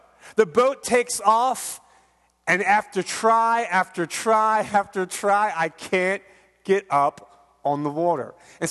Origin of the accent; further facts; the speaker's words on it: Philadelphia, Pennsylvania, United States; we did some things that I didn't get to do growing up in Philadelphia.